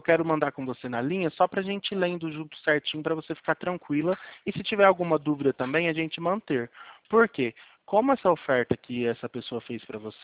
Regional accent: Álvares Machado, São Paulo, Brazil; Eu sou do interior de São Paulo. Fica aqui Álvares Machado. É perto de Prudente, inclusive, que você citou.

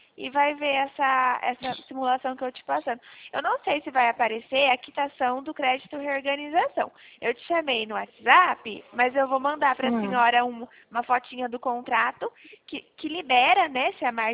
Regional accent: São Paulo, Brazil; eu sou do interior de São Paulo

